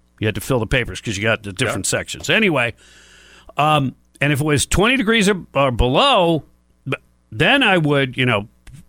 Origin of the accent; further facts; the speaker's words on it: Michigan, United States; You know, I grew up in Michigan.